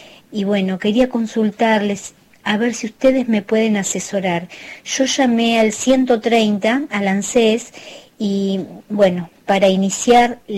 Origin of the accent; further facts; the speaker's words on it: Lanús, Buenos Aires Province, Argentina; mi esposo se encuentra internado en el Hospital de La Plata y nosotros somos de Lanús